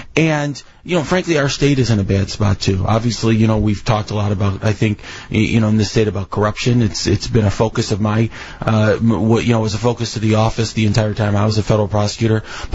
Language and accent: English; Chicago, Illinois, United States; born there; Sure. I was born in Chicago. My parents didn't go to college.